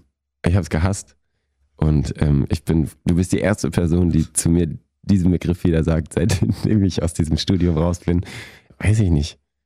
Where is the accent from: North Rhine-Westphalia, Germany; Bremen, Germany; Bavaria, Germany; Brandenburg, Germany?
Bavaria, Germany; weil ich bin in der Nähe von München groß geworden